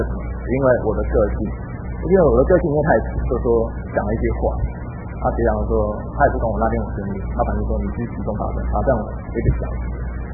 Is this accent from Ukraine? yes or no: no; Pingtung, Pingtung County, Taiwan; born there; now in Kaohsiung, Taiwan; 那我本身出生在屏东，那现在家里面是住高雄。